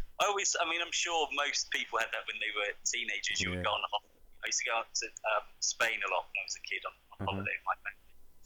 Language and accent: English; London, United Kingdom; I mean, I was lucky because I grew up in London and my parents lived here.